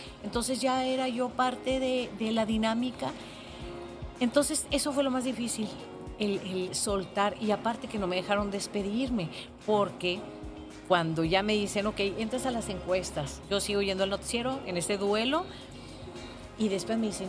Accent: Ciudad Juárez, Chihuahua, Mexico; venimos a ser, somos gente de Juárez, hicimos gente de Juárez para Juárez

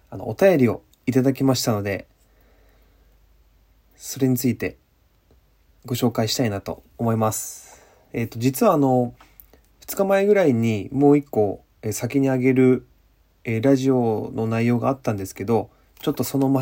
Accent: Nara, Japan; also born or lived in Osaka / Kyoto; 僕大阪生まれで、まあ奈良京都育ちなのであれなんですけど

